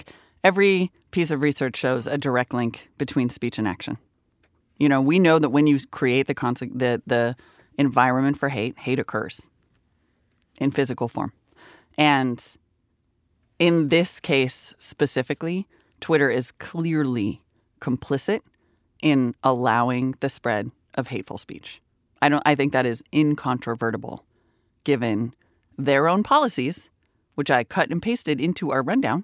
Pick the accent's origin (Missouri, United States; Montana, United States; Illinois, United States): Montana, United States; also born or lived in North Dakota; It got to me because I grew up in Montana and North Dakota, or what we, when I was growing up, called Indian Country.